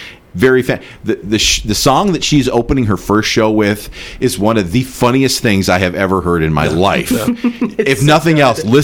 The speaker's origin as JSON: {"language": "English", "region": "Minnesota", "country": "United States", "said": "I can't say they're the best because I'm from Minnesota"}